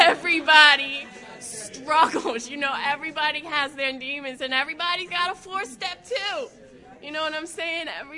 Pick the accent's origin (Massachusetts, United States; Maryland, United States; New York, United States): Maryland, United States; I grew up north of Baltimore. I grew up in Carroll County in a little small suburb